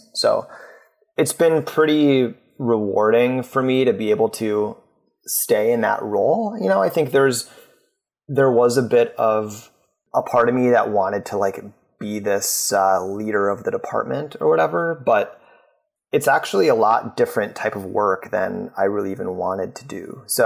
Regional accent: Minneapolis, Minnesota, United States; I'm actually from Minneapolis as well.

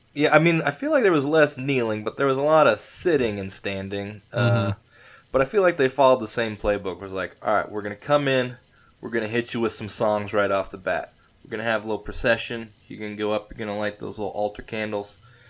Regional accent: Conway, Arkansas, United States; because I grew up in Conway, Arkansas, for all you millions of listeners out there who may not be familiar with the town, deep in the Bible Belt here.

